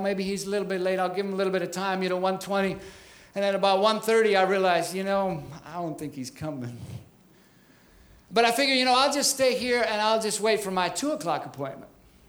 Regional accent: Minnesota, United States; Now, for those that don't know me, I'm originally from Minnesota, you betcha.

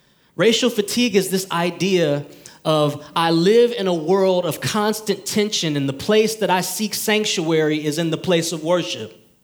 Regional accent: Detroit, Michigan, United States; Now, I was raised in Detroit, Michigan.

